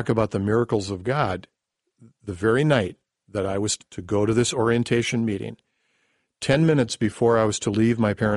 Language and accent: English; Menomonee Falls, Wisconsin, United States; I had no clue that he even knew I was from Menominee Falls, because this was at UW Oshkosh